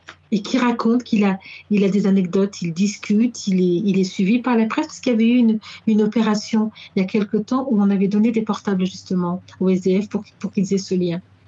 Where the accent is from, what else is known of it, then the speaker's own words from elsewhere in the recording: Paris, Île-de-France, France; Je suis parisienne, j'habitais le 19e et le 20e.